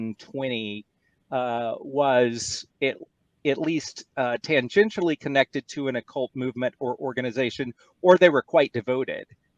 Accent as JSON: {"language": "English", "town": "Houston", "region": "Texas", "country": "United States", "tie": "born or raised there", "lives_now": "Manhattan, United States", "said": "I grew up in Houston, Texas, but I moved to Manhattan."}